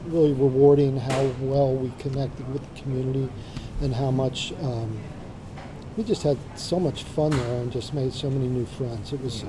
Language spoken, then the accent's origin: English; Wilmington, Delaware, United States; I grew up in Wilmington, Delaware, just south of Philadelphia.